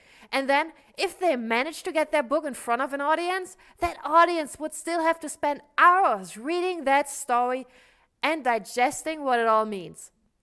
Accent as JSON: {"language": "English", "country": "Germany", "said": "And I'm from Germany, small village in Germany. And I didn't grow up with any education in storytelling."}